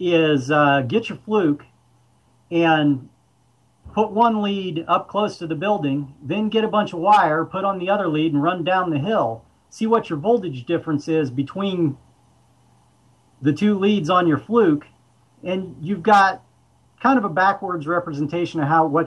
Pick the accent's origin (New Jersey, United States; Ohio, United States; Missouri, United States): Ohio, United States; And, you know, growing up in Ohio, I certainly never saw anything like that, but I enjoy it now that I'm out here.